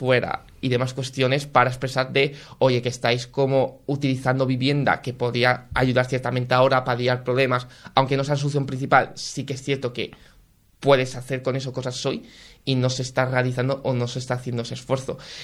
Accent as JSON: {"language": "Spanish", "town": "Salamanca", "region": "Castile and León", "country": "Spain", "said": "yo como habitante, yo como salmantino"}